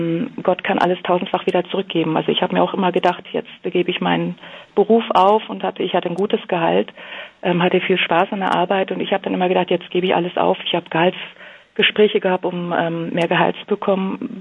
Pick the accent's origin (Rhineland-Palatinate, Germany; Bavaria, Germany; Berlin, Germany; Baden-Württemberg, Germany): Berlin, Germany; born there; ich bin jetzt in Berlin geboren, habe halt koreanische Wurzeln. Und meine Mama, die kommt aus einer sehr tief religiösen, katholischen Familie.